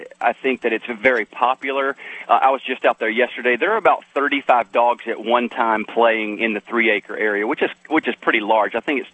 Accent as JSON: {"language": "English", "town": "Ozark", "region": "Alabama", "country": "United States", "tie": "born or raised there", "said": "I grew up in South Alabama in a small town called Ozark, 13,000 people, and we grew up in the country."}